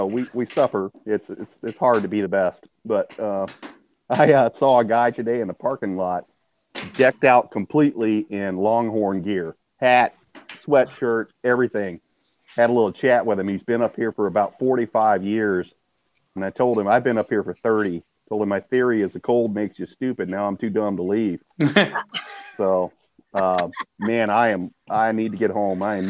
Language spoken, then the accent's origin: English; Louisiana, United States; Eric, I grew up in Louisiana, so I'm a big LSU fan.